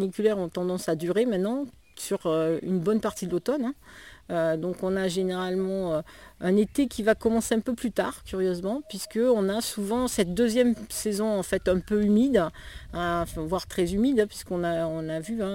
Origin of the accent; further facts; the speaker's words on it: Occitanie, France; un réchauffement qui est prévu de en gros plus 4 à plus 5 degrés chez nous en Cévennes